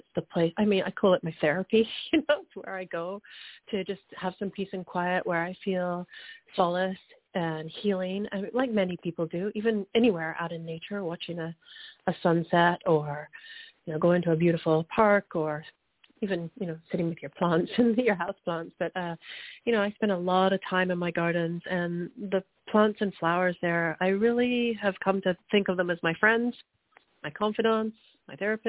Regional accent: England, United Kingdom; moved away as an adult; now in United States; Well, I'm an American citizen, but I grew up in England. Spent half of my life there and the second half of my life in the States with my American husband.

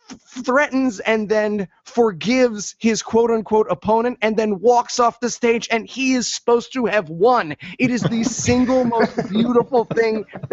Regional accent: New York City, New York, United States; So I'm a comedian from New York City

